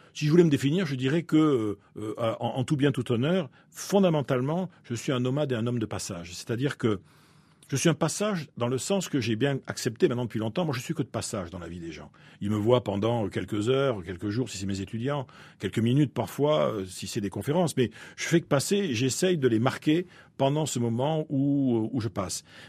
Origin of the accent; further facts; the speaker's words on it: Bayonne, Nouvelle-Aquitaine, France; also born or lived in Bordeaux; on est arrivé là-bas en 1685. Donc je suis un protestant, huguenot, je suis un enfant du soleil, je suis aussi un enfant du sud-ouest, parce que je suis né à Bordeaux, j'ai grandi à Bayonne.